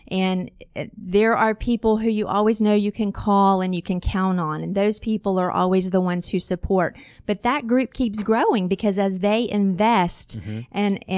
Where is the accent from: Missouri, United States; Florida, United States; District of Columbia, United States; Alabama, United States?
Florida, United States; Pensacola; I am a Pensacolian. Right. Well, I grew up near Pensacola. I went away for college and then came back, 20 years ago. So mm-hmm. I'm really a Pensacolian.